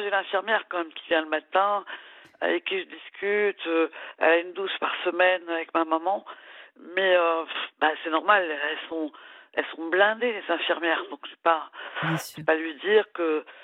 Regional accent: Brittany, France; Donc je suis restée chez moi en Bretagne en travaillant.

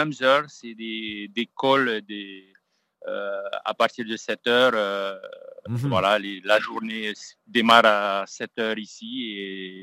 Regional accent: French Polynesia; ça a mis un gros boost ici chez nous en Polynésie

